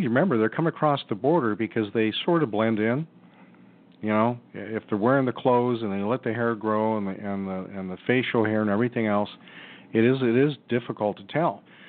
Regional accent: United States; soon as I spoke, everybody immediately knew I was American.

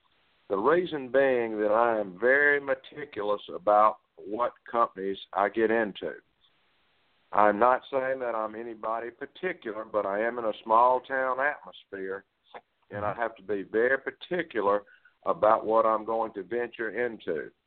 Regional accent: Indianola, Mississippi, United States; I'm from Indianola, Mississippi. We're probably in one of the poorest counties in the poorest state in the United States.

